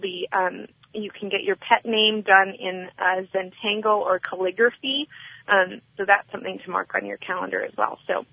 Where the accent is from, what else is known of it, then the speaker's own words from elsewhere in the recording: Ann Arbor, Michigan, United States; she's exhibited across the country, including my hometown of Ann Arbor.